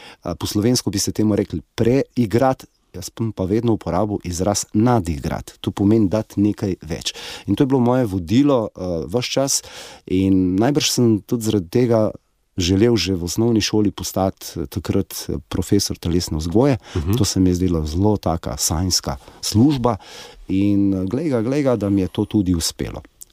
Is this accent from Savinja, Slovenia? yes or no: yes; Rimske Toplice, Savinja, Slovenia; now in Ljubljana, Slovenia; prihajam iz Rimskih Toplic v Emono